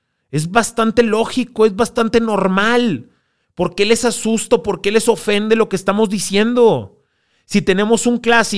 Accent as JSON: {"language": "Spanish", "town": "Monterrey", "region": "Nuevo León", "country": "Mexico", "said": "saben que soy regio, obviamente"}